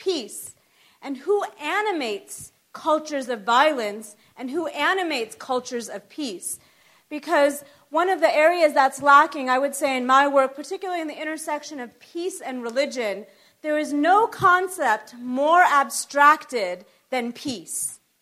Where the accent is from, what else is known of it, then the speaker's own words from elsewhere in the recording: Los Angeles, California, United States; So I come from Los Angeles, and a lot of people say, well, why have you gone to Nebraska and Iowa and North Carolina in the last few years?